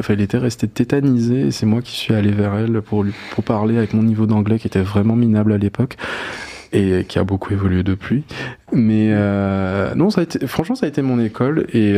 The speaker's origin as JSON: {"language": "French", "region": "Guadeloupe", "country": "France", "tie": "born or raised there", "also_born_or_lived": "Paris", "said": "je suis né à Paris, mes parents ont vécu pendant 4 ans en France et je suis né sur la 3e année, et en gros on est retourné en Guadeloupe passé mes 1"}